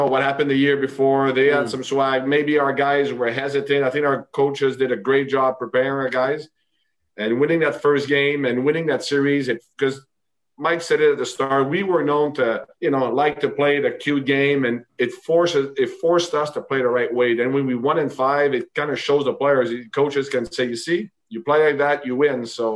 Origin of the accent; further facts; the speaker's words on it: Montreal, Quebec, Canada; And living in Montreal, being in my hometown, was an unbelievable feeling.